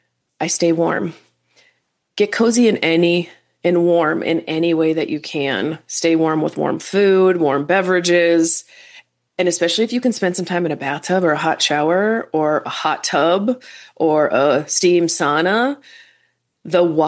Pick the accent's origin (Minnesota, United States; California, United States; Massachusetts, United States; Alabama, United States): Minnesota, United States; I do not like winter. I grew up in Minnesota. I moved away to sunny places for a lot of years, and now I'm back because I love my family and I want to spend time with them.